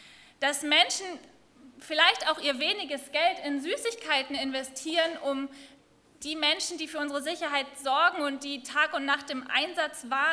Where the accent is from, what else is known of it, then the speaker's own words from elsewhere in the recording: Hamburg, Germany; now in Lüneburg, Germany; Ich bin in Hamburg geboren, ich bin dort aufgewachsen